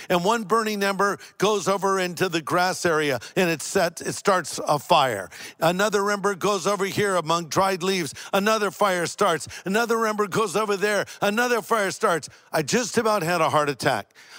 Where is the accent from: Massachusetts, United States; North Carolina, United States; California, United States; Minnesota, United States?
California, United States; I'm from California.